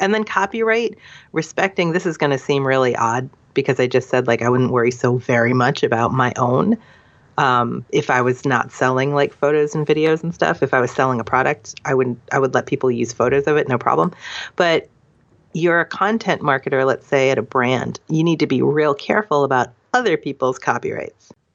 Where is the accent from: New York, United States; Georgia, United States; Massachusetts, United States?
Massachusetts, United States; Boston; I'm from Boston. We're so polite.